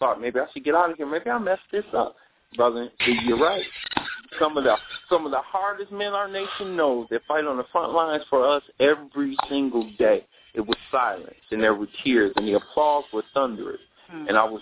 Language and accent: English; Detroit, Michigan, United States; recently I just did Cobo Arena. That's my hometown. It's Detroit.